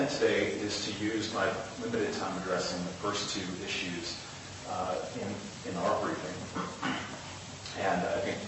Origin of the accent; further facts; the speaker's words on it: Moscow, Idaho, United States; holding arguments here in Moscow on this case. This is my hometown.